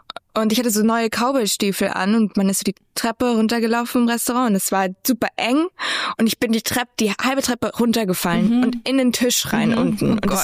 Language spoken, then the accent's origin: German; Germany; Und das fand ich, das war schon so, okay, ich bin aus Deutschland. Woher kennst du mich?